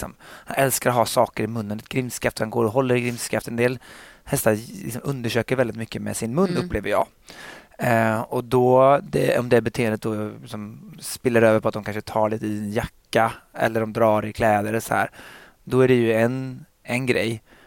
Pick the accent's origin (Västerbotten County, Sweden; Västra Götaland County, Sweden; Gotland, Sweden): Västra Götaland County, Sweden; Gothenburg; För hemma i Göteborg så var jag ofta och tränade på morgonen.